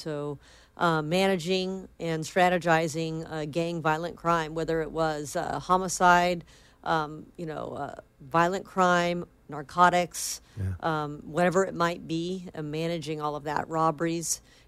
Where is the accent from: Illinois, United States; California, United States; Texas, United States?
California, United States; Granada Hills; I grew up in the San Fernando Valley in Granada Hills.